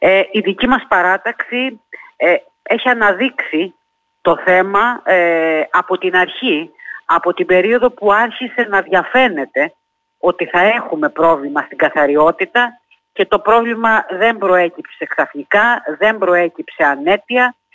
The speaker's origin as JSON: {"language": "Greek", "town": "Heraklion", "region": "Crete", "country": "Greece", "said": "είμαστε κάτοικοι αυτής της πόλης, είμαστε πολίτες αυτής της πόλης, είμαστε Ηρακλειώτες"}